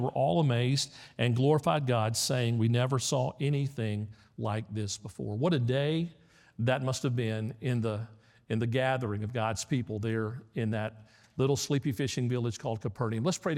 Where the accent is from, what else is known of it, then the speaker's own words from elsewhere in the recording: Memphis, Tennessee, United States; I was born and raised in Memphis, a church on every corner, a church just down the street from where we were